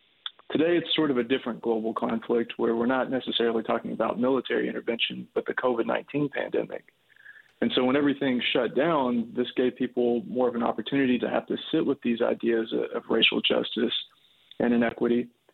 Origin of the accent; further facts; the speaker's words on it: Bowling Green, Kentucky, United States; So I grew up in Bowling Green, Kentucky. Yeah, so the South Central region, and both of my families are from Western Kentucky.